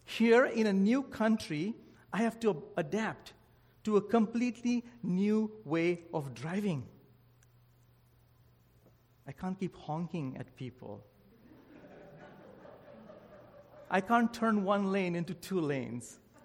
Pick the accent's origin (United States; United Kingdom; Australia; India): India; English is a second language; now in Canada; I grew up in India, right? We all know that. You can hear me and know that. I grew up in India. But after relocating to Canada